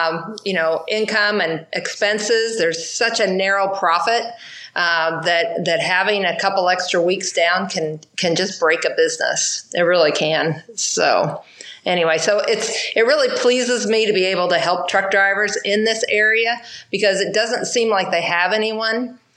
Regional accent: Bloomington, Illinois, United States; Hey, I'm from Bloomington, Illinois. I believe in State Farm.

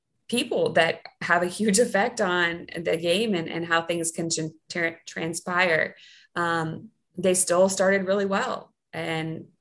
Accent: Southeast, United States; because I grew up in ACC territory and it's huge there.

